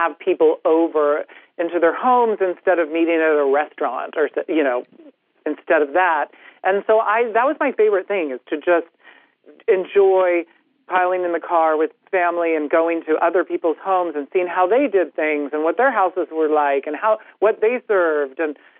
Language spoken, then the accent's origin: English; California, United States; I grew up in Northern California. My mother's side of the family are, you know, multi-generational cattle ranchers. So I grew up in a very outdoorsy environment